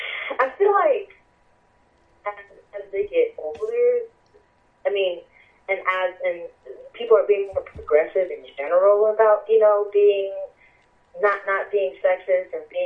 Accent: Chicago, Illinois, United States; And most of the songs were just songs about me growing up on the South Side

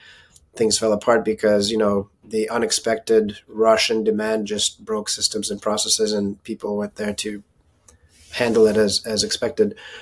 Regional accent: Ann Arbor, Michigan, United States; I'm from Ann Arbor, Michigan.

